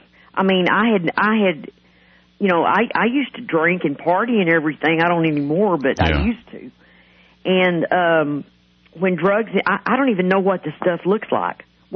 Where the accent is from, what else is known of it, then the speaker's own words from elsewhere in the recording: Odessa, Texas, United States; moved away as an adult; now in Liberty County, United States; I'm originally from West Texas, and I moved here in 1996. I had a lot of problems in Odessa.